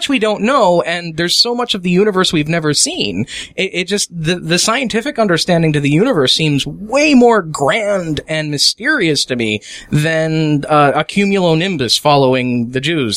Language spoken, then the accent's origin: English; Midwest, United States; No, you know, passive-aggressive is everywhere. I'm from the Midwest.